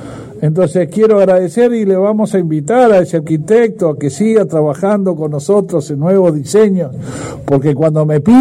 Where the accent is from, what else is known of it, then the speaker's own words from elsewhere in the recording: Uruguay; Y no importa de qué partido somos todos solidarios, esa es nuestra matriz como uruguayos.